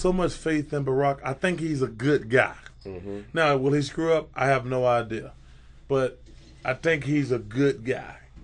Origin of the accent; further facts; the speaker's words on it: Alabama, United States; you know, I grew up in Alabama in the 60s.